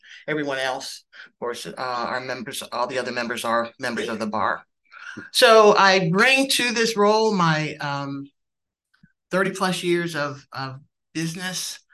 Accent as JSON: {"language": "English", "region": "Midwest", "country": "United States", "said": "My family and I have lived in the city for nearly 40 years. I'm originally from the Midwest, and this is home."}